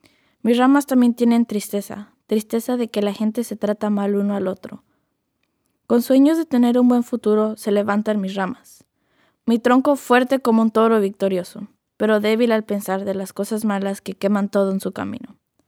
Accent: Atizapán, State of Mexico, Mexico; mis raíces vienen de Atizapán, México, el lugar donde yo nací, donde yo aprendí a hablar. México es donde aprendí a jugar y caminar.

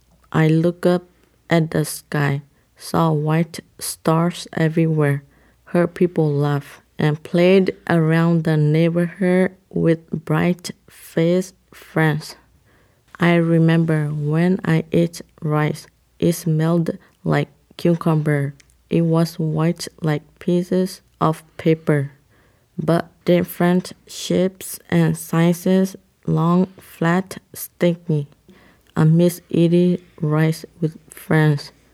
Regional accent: Thailand; I grew up in Thailand with shoes.

